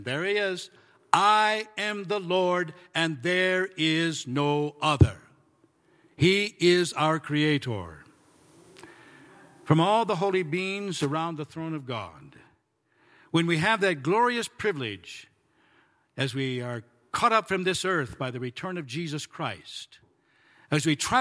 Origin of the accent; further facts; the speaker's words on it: Michigan, United States; I'm from Michigan, but we had all gone to the same school there in Michigan and graduated together